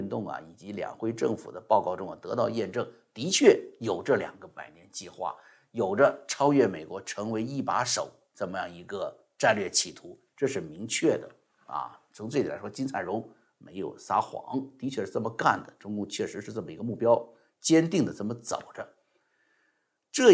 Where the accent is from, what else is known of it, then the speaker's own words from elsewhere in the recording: China; 作为一个中国人呢更是高兴的事情，对吧？